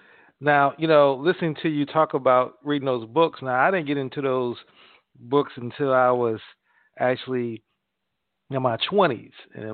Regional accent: St. Louis, Missouri, United States; I grew up in St. Louis, and I know the challenges in St. Louis coming up where we didn't really have many options in St. Louis.

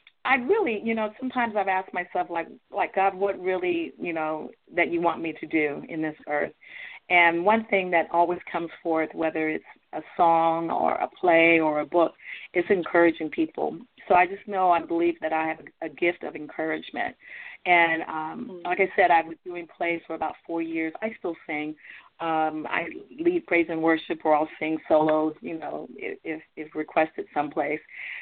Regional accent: California, United States; now in Delaware, United States; And when I got here to Delaware, because I grew up in California, I was still singing, yes.

